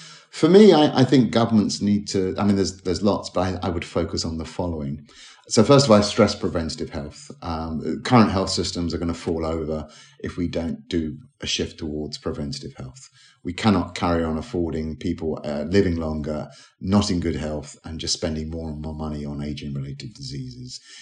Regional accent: London, United Kingdom; born there; I was born in London.

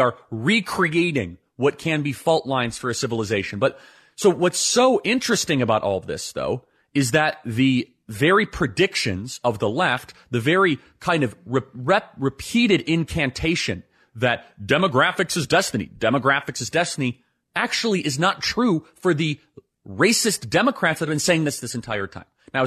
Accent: Wheeling, Illinois, United States; Where I grew up in Wheeling, Illinois, I went to Wheeling High School.

